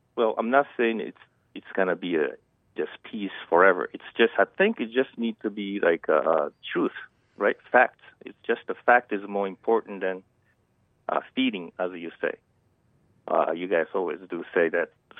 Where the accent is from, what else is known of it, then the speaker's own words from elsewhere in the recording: Japan; English is a second language; I'm actually come from Japan, so.